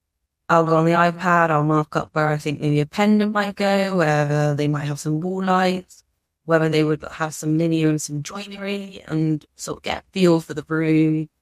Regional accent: London, United Kingdom; As I said, I'm from London. I recently moved

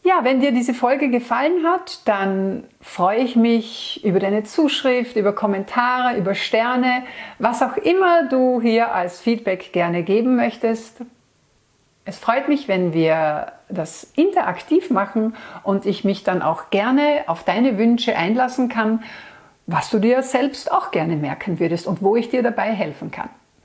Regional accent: Austria; bei uns in Österreich

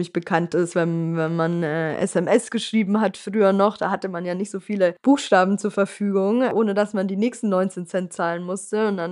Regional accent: Volkach, Bavaria, Germany; Die Volkacher Mainschleife

